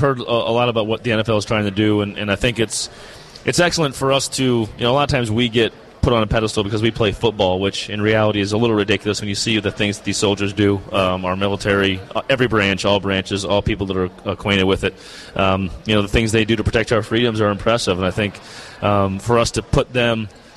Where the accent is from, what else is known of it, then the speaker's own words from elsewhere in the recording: United States; I'm American, though, so it's the day after.